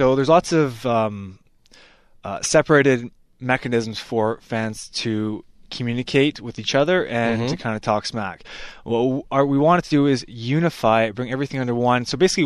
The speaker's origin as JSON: {"language": "English", "town": "Vancouver", "region": "British Columbia", "country": "Canada", "said": "I'm from Vancouver"}